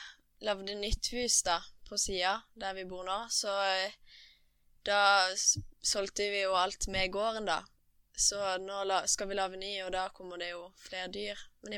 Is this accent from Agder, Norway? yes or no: yes; Kristiansand, Agder, Norway; Jeg ble født i Kristiansand på Nordland, det er nærmest Søgne. På en gård oppe på Eidså. Der bor jeg med familien min, mamma og pappa, og så er vi 6 søsken da.